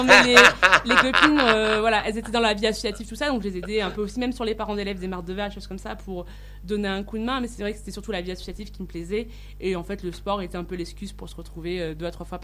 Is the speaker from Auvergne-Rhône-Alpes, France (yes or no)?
yes; Bassignac, Auvergne-Rhône-Alpes, France; Alors, moi … j'ai 29 ans, je suis originaire de Bassignac, à Vendre. Et en fait, maintenant, je vis sur le Puy-de-Dôme pour le travail et mon copain est de là-bas.